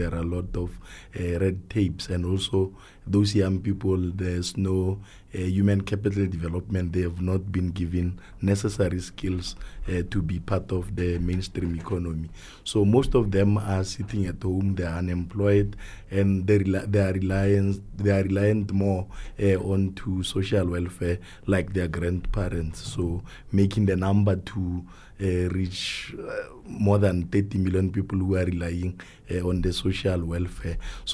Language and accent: English; North West, South Africa; We've had some couple of projects in the Northwest, especially in the area where I hail from.